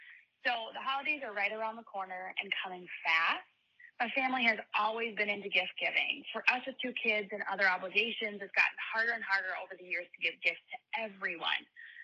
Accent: Minnesota, United States; I am from Minnesota.

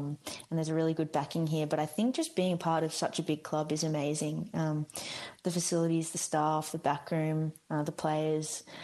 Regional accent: Australia; I'm Australian.

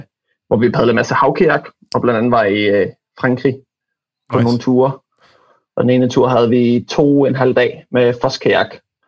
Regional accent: Silkeborg, Central Denmark Region, Denmark; Ja, altså, jeg er silkeborgenser. Okay. Så jeg voksede op ved søerne.

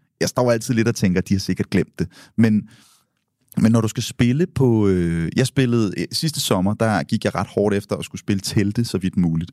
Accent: Hørsholm, Capital Region of Denmark, Denmark; moved away; jeg voksede op i Hørsholm. Den er fin, ikke?

